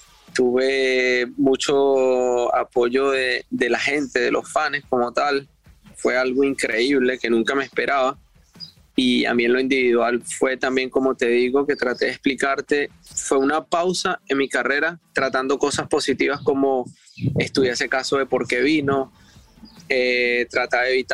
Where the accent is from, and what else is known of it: Venezuela